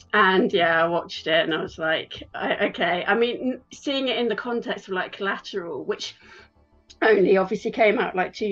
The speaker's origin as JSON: {"language": "English", "region": "West Midlands", "country": "United Kingdom", "lives_now": "Los Angeles, United States", "said": "So I'm from England, which you can probably tell. I'm from the Midlands in England, quite close to where Shakespeare is from. But I've lived in LA for over 6 years now. So, I'm based in LA."}